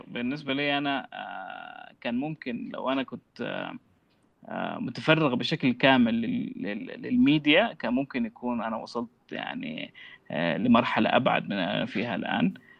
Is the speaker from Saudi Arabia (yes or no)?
yes; Riyadh, Riyadh Province, Saudi Arabia; also born or lived in Malaysia; now in Sudan; أنا بالنسبة لي طبعا عشت في السعودية حياتي كلها، كنت في الرياض بتكلم باللهجة السعودية وشوية مصري عشان في البيت، وبعدين رحت ماليزيا وعشت مع شباب سعوديين ويمنيين وبتكلموا لهجة جداوية من السعودية، فاللهجة اتلخبطت كمان.